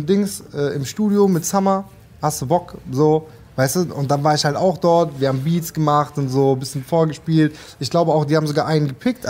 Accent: Leonberg, Baden-Württemberg, Germany; also born or lived in Stuttgart; Stuttgart, Leonberg halt aufgewachsen, aber in Stuttgart geboren.

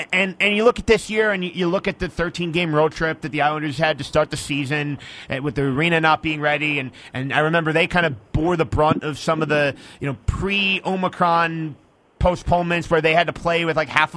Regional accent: Pennsylvania, United States; I grew up in just outside of Philly, and I couldn't stand playing the Devils in 2000.

